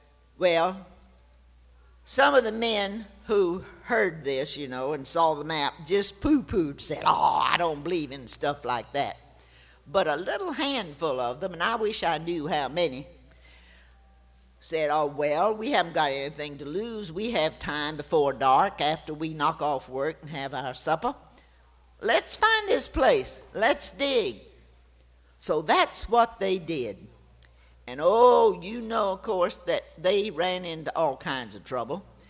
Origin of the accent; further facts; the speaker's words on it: Gainesville, Florida, United States; But when I was a little girl, you know, I grew up in Gainesville. I had my third birthday in Gainesville.